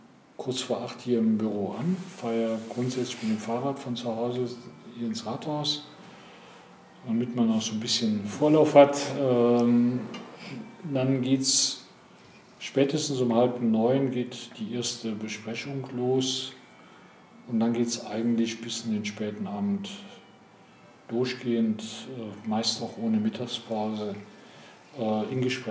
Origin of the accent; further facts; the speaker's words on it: Koblenz, Rhineland-Palatinate, Germany; Ich bin 1952 in Koblenz groß geworden, und damals war Koblenz noch französisch besetzte Zone, so nannte sich das.